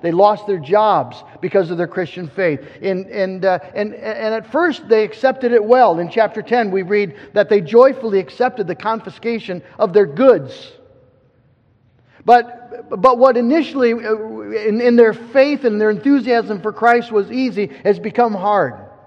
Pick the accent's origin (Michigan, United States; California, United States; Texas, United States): Michigan, United States; which I knew very little about, though I was from West Michigan